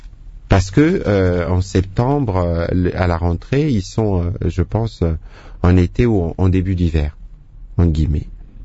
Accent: Kinshasa, DR Congo; moi j'étudiais à Kinshasa, mais même à l'époque, parfois pour quitter chez moi à Bandal et aller à Lissanga, c'était des kilomètres à pied

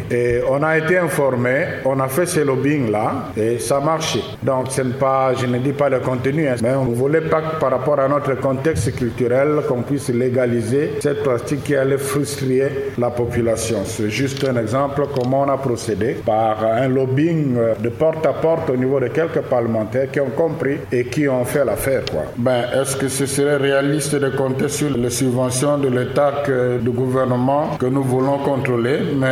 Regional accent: DR Congo; je suis de la République démocratique du Congo.

